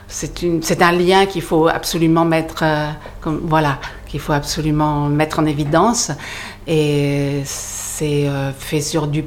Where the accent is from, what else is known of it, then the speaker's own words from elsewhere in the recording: Southern France, France; also born or lived in Brussels, Belgium; c'est quand je suis revenue de Bruxelles dans le Midi où j'ai retrouvé mon pays et mon enfance